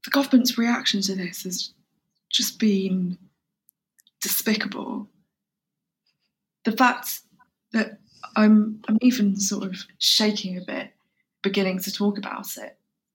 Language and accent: English; India; And so like I'm Indian, and my mum's very particular about the way that she makes rice.